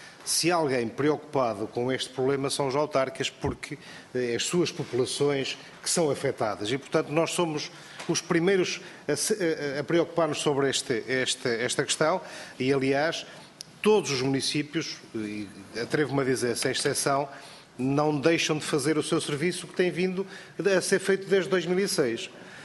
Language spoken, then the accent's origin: Portuguese; Trás-os-Montes, Portugal; eu posso falar da região de onde eu venho, de Trás-os-Montes e da Cima do Altâmega